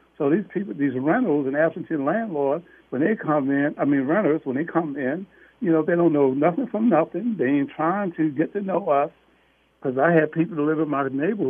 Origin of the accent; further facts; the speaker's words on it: Turner Station, Maryland, United States; because, again, I was raised up in Turner Station. School teachers, police, everybody lived in our community.